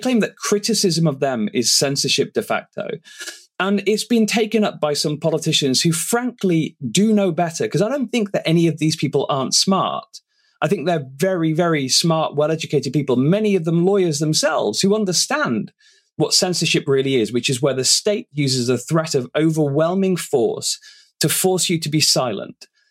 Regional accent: United Kingdom; I'm very British. I try very hard not to be grandiose about these things.

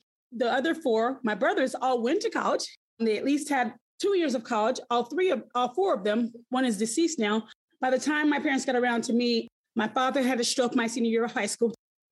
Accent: the South, United States; Growing up in the South also meant that I was exposed to racism from a very young age.

